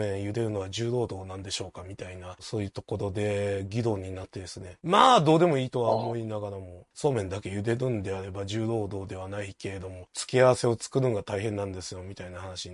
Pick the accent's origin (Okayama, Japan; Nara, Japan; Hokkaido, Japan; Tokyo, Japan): Nara, Japan; 奈良出身だからね。宮そうめんの里なんで、